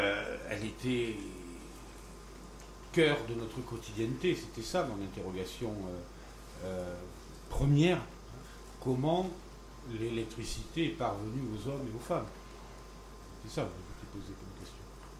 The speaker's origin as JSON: {"language": "French", "town": "Bordeaux", "region": "Nouvelle-Aquitaine", "country": "France", "said": "parce que c'est Bordeaux, parce que je suis bordelais"}